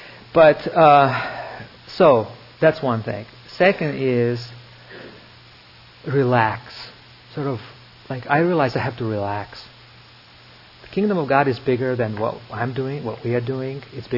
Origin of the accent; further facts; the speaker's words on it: Croatia; I grew up in Croatia, and I was sort of Marxist country